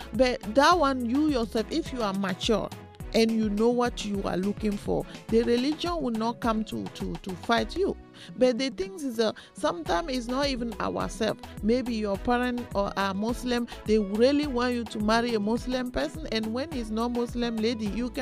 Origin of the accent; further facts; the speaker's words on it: Togo; English is a second language; now in United States; You see, for example, I'm from Togo. It's difficult to have a high school in Togo.